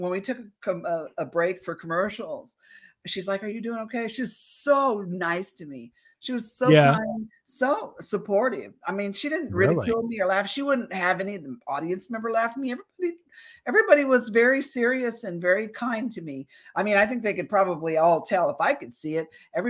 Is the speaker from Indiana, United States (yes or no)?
yes; Indiana, United States; accent: Hoosier Southern; you could hear my Hoosier Southern accent much more than you can now.